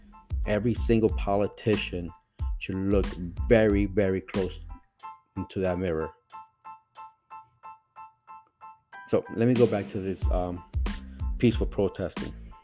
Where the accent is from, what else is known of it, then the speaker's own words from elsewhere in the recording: United States; But again, that is the beauty of being an American.